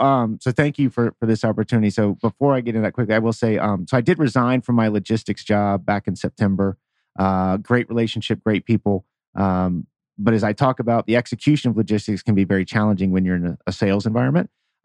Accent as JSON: {"language": "English", "region": "Georgia", "country": "United States", "said": "So I applaud my home state, Georgia."}